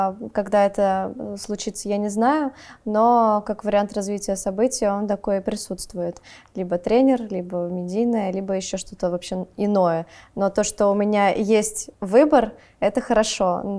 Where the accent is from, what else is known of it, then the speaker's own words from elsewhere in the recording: Glazov, Udmurtia, Russia; Да, я из Глазова, мой отец из Глазова, мама переехала в Глазов из Подмосковья, и детство прошло...